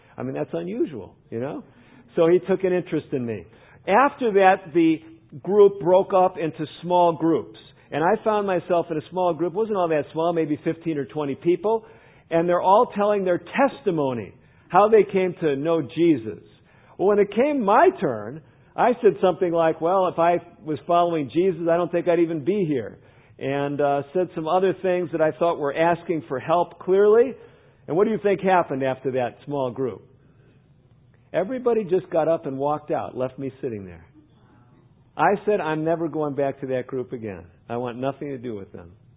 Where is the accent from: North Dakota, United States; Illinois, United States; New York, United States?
Illinois, United States; Chicago; also born or lived in Northbrook; When I grew up in Chicago, I was born in the city, lived in the city proper. When I was about 8 or 10, we moved out to the suburbs. We moved out to a suburb, a place called Northbrook.